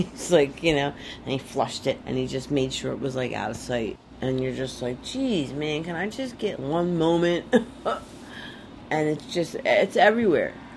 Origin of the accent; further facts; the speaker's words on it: Philadelphia, Pennsylvania, United States; I was born and raised in South Philly.